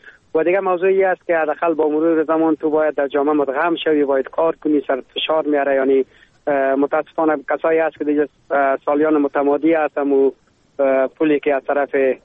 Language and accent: Persian; Afghanistan; now in Germany; در کلاس خود ما دو افغان دیگه هست.